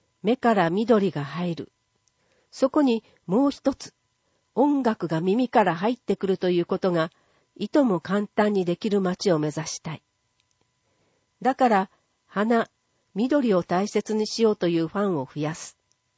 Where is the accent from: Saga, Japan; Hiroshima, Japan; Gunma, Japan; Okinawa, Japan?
Hiroshima, Japan; 私自身も高校まで広島で育ってきて、温かいお客様に囲まれて成長できたことは、かけがえのない宝物です。